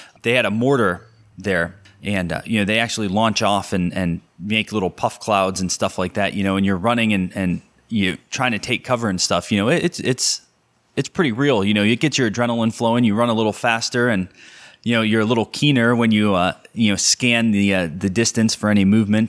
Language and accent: English; Conneaut, Ohio, United States; born there; So like you have your D-Day Conneaut, which is, I'm from that area. I was born in Conneaut, Ohio.